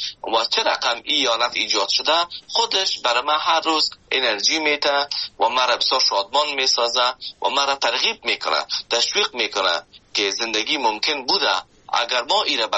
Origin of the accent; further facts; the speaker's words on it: Afghanistan; now in Canada; من از افغانستان به کانادا آمدم